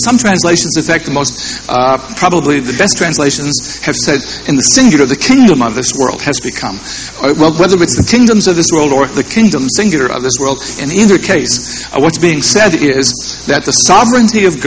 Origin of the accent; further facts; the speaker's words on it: Boston, Massachusetts, United States; We don't know the outcome of the World Series, even though I'm from Boston.